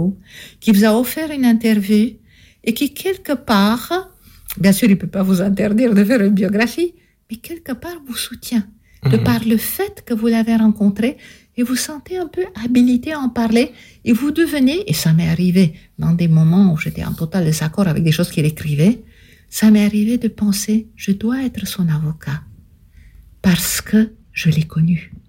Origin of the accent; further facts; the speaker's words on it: Romania; now in Switzerland; Donc, je suis partie avec mon père de Roumanie, réfugié politique en Suisse.